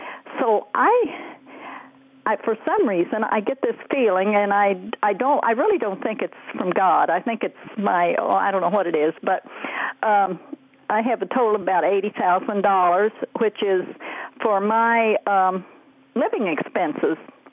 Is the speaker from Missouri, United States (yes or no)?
yes; Independence, Missouri, United States; also born or lived in Kansas City; now in Granite City, United States; I was born in Kansas City, but I was my house. My parents lived in. I lived in Independence, Missouri, for 18 years. I was born, went to school there